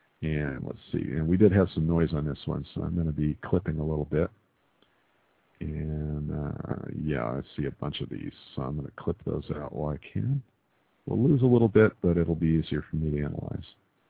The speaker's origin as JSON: {"language": "English", "region": "Texas", "country": "United States", "accent": "American", "said": "I'm half Scottish Islander, so it's. But I'm from Texas, you know. So Texas contaminated with California."}